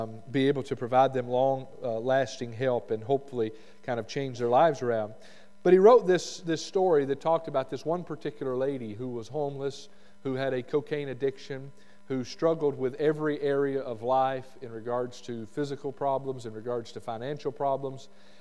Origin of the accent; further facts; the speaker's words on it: Alabama, United States; I'm from Alabama, in case you forgot.